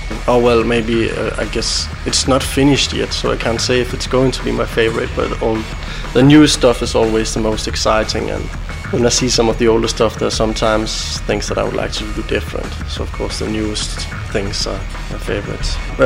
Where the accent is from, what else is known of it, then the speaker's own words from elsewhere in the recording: Copenhagen, Capital Region, Denmark; English is a second language; from Copenhagen in Denmark, and I'm visiting in Zrenjanin and other cities in Serbia this week